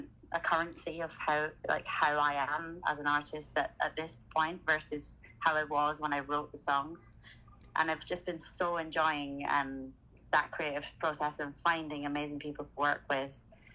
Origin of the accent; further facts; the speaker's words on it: Scotland, United Kingdom; now in London, United Kingdom; And then like I'm from Scotland myself, but I'm living in London now